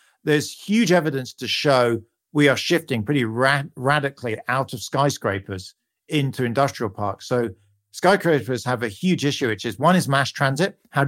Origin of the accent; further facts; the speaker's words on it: United Kingdom; You can hear from my accent, I'm a Brit